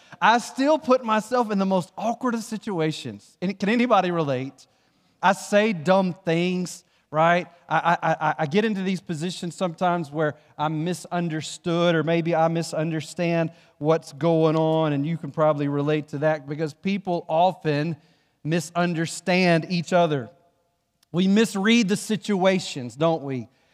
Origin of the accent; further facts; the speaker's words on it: West Blockton, Alabama, United States; Y'all know where I'm from. I'm from the great metropolis of WWESTBOLOCTON, West Blockton. I'm from West Blockton.